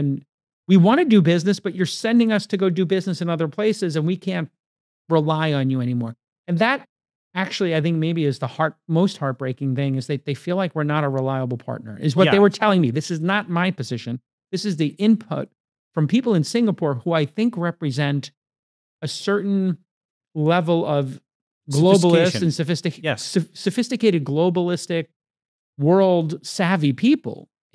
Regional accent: United States; as an American, as a high profile American who has an opinion that sometimes people listen

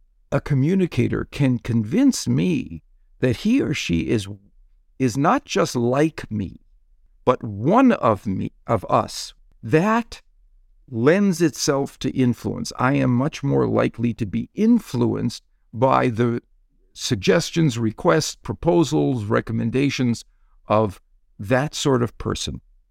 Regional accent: Wisconsin, United States; I grew up in Wisconsin

